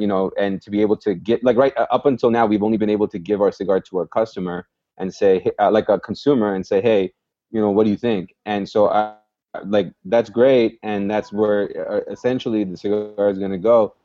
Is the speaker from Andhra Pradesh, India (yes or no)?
no; Mumbai, Maharashtra, India; We come from Gujarat, I was born and raised in Bombay, now called Mumbai.